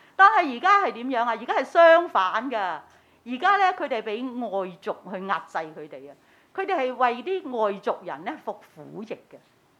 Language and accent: Cantonese; China; 就好似我哋中國人啦，都有好多嘢要拜嘅